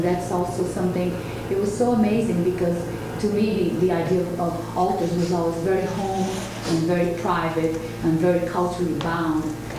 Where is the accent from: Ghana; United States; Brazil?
Brazil; English is a second language; I grew up in Brazil, even though I fall into the title of Hispanic, you know, I have very little Spain English. We speak Portuguese, and I am also native Brazilian from the Tambiba tribe.